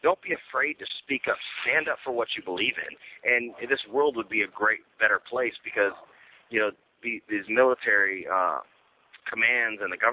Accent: United States; Now, you know, I'm an American. I'm a free man. I did my fighting for this country.

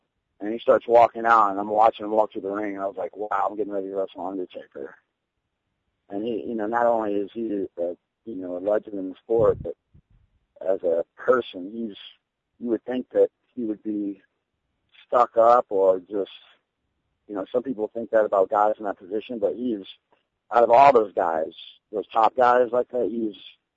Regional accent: United States; As an American, there's not as much politics.

